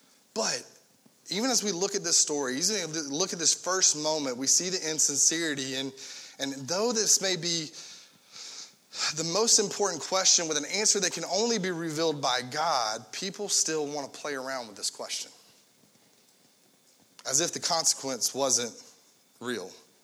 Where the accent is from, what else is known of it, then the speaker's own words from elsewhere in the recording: the South, United States; Which is weird because growing up in the South, there's a thing called a mater sandwich.